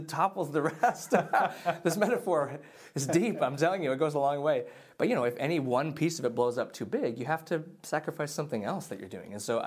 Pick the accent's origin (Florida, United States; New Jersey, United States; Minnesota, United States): Minnesota, United States; Well, I'm a drummer from Minnesota, live in Minneapolis.